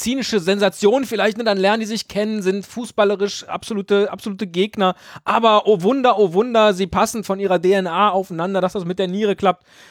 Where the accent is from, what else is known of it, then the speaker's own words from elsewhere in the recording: Meckenheim, North Rhine-Westphalia, Germany; Ich bin 39 aus Meckenheim.